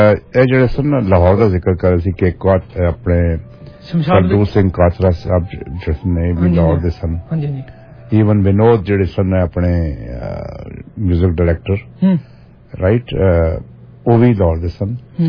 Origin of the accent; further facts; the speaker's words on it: Pakistan; ਮੈਂ ਪਾਕਿਸਤਾਨ ਵਿਚ ਪੈਦਾ ਹੋਇਆ, ਵੱਡਾ ਹੋਇਆ, ਠੀਕ ਹੈ, ਉੱਥੇ ਪੜਿਆ